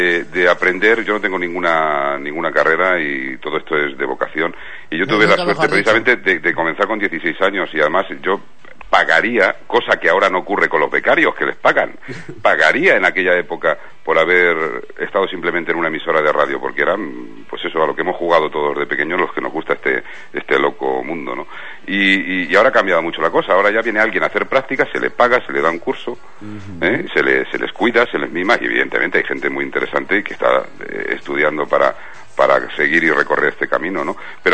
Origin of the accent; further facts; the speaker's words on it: Toledo, Castilla-La Mancha, Spain; porque yo soy toledano, soy manchego de pro